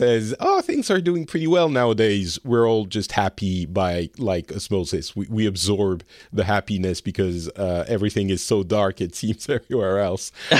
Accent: France; English is a second language; now in Finland; I'm from France originally, and I live in Finland, where it's very cold right now

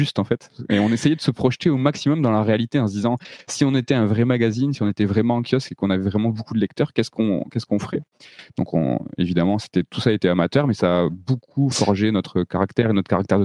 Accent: Toulouse, Occitanie, France; on est de Toulouse, on n'est pas du tout de Paris ni de la région parisienne.

